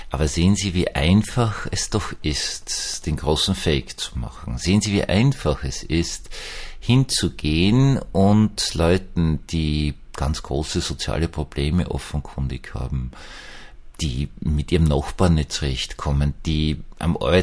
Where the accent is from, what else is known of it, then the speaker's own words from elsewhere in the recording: Austria; weil ich als Österreicher leider ganz, ganz anderes gewohnt bin